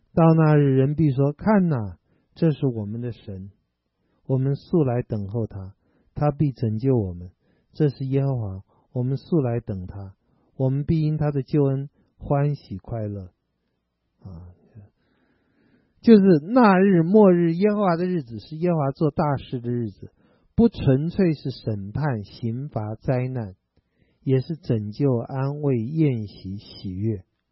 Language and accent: Chinese; China